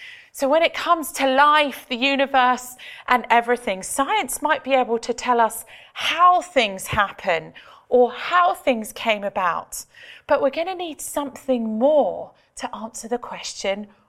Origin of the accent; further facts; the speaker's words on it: Australia; born there; My mum is English, but I was born in Australia. And my family have actually moved around quite a lot. I've lived in 10 different places.